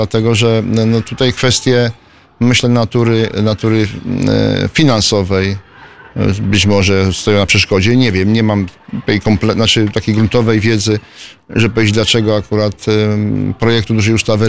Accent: Lubin, Lower Silesian Voivodeship, Poland; born there; now in Kalisz, Poland; Urodziłem się na Dolnym Śląsku, w Lubinie, a w Wielkopolsce mieszkam od 1978 roku, konkretnie w Kaliszu.

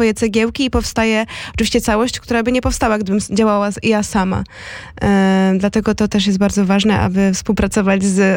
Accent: Lublin Voivodeship, Poland; jestem z okolic Lublina, więc tam już po prostu i czuję się prawie jak w domu

